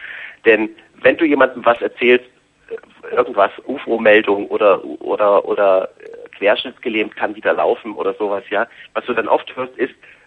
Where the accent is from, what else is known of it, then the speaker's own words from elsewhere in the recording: Germany; jetzt zu DDR-Zeiten, wo ich groß geworden bin